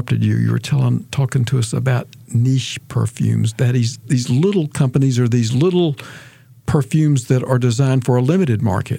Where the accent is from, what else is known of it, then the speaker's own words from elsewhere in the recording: Asheville, North Carolina, United States; I grew up in Asheville, and there's this big craft beer movement.